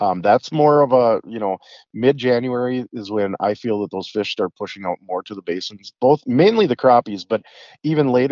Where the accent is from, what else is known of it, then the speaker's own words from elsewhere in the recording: Minnesota, United States; I grew up in Otter Tail County. I currently live in Becker County